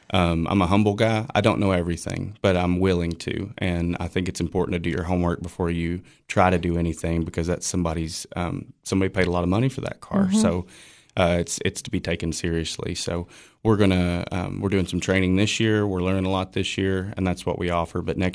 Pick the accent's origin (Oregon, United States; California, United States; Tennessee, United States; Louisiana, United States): Tennessee, United States; Monterey; Yes. Yes. We're from Monterey.